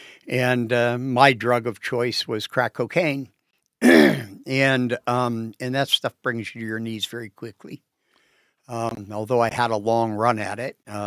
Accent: Lafayette, Indiana, United States; I was born in Lafayette, and I spent most of my early life there.

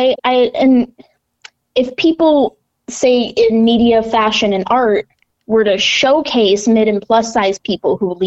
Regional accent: Rochester, Minnesota, United States; I'm from Rochester, Minnesota, and I grew up in this insanely healthy community where health was pushed and pushed and pushed

